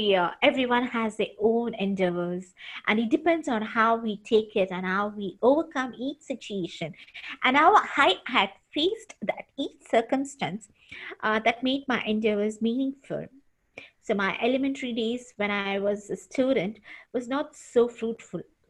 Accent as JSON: {"language": "English", "country": "India", "said": "I'm from India."}